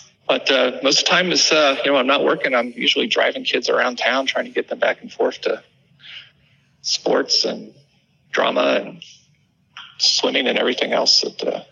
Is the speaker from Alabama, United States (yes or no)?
no; Dayton, Ohio, United States; No, I grew up in Dayton, Ohio. I lived Reds and Bengals as a kid. My hero was Joe Morgan.